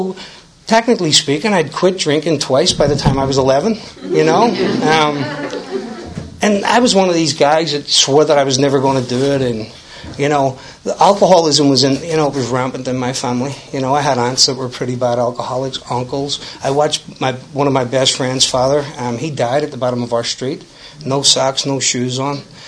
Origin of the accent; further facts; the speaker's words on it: Belfast, Northern Ireland, United Kingdom; now in United States; I grew up in West Belfast. You know, you probably figured out already, I'm not from around here, you know. I'm not from this zip code, and there's geographics in my story, you know.